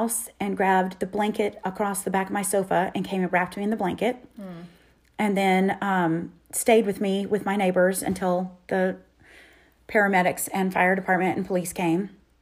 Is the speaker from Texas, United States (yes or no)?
yes; Texas, United States; We are Texan. We do believe in firearms, mm-hmm. and we believe in them for safety.